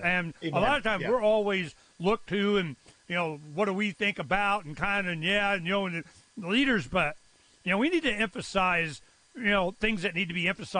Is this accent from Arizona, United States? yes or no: yes; Arizona, United States; I'm from Arizona.